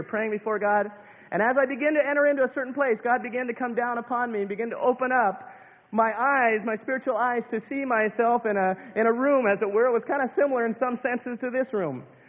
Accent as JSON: {"language": "English", "town": "Kalispell", "region": "Montana", "country": "United States", "said": "I'm from Kalispell, Montana, the community chapel there."}